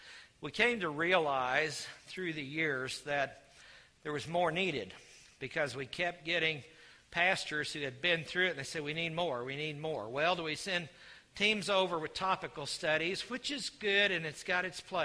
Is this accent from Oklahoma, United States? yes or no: yes; Oklahoma, United States; because I'm from Oklahoma, so I'm a walking, talking idiom dictionary.